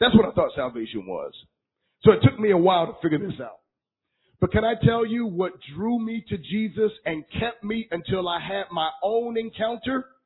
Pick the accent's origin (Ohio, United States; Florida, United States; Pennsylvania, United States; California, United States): Pennsylvania, United States; Philadelphia; moved away; I live in the South. I've been in the South for like 20 years, so I'm from Philly